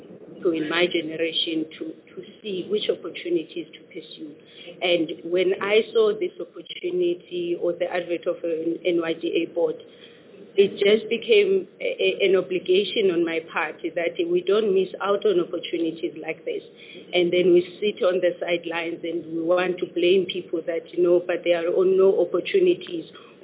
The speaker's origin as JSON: {"language": "English", "town": "Mbigwana", "region": "Eastern Cape", "country": "South Africa", "tie": "born or raised there", "said": "Born and bred in Tata in the Eastern Cape in a village called Mbigwana. I did my junior schooling there up to grade 9. From there, I went to Cape Town. I spent my young adult life there."}